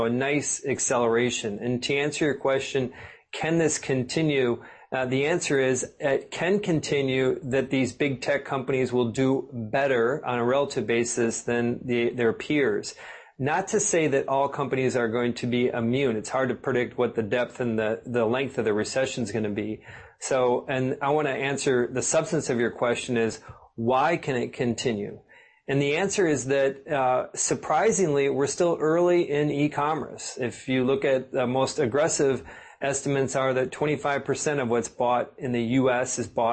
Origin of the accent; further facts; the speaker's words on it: Midwest, United States; I never fully appreciated it being born and raised in the Midwest.